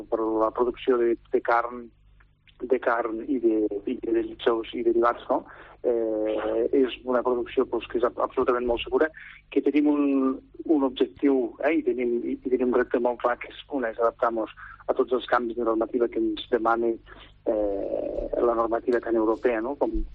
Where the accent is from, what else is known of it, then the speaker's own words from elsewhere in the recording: Juneda, Catalonia, Spain; Nosaltres som de Juneda, que estem ben comunicats